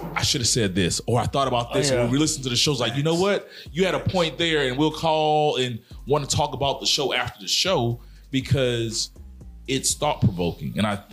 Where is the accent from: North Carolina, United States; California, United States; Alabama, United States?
Alabama, United States; Mobile; I'm 43 years old. I'm from Mobile, Alabama. I grew up in the South.